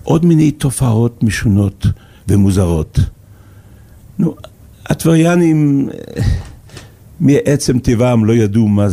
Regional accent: Jerusalem, Jerusalem District, Israel; ושם הייתי שנה וחצי, עד שעליתי חזרה לירושלים.

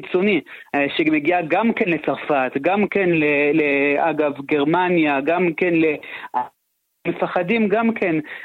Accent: Canada; first language French; Hebrew is a second language; now in Israel; אני מקנדה במקור, דובר צרפתית ואנגלית ברמת שפת אם

